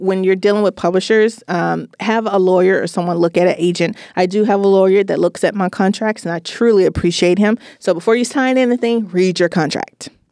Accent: Memphis, Tennessee, United States; 304 is the street that I grew up on in Memphis, Tennessee.

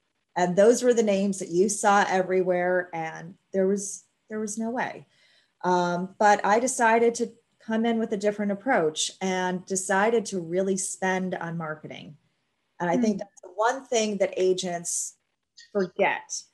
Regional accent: Buffalo, New York, United States; I grew up in Buffalo, New York, and yes, I am still a big Buffalo Bills fan.

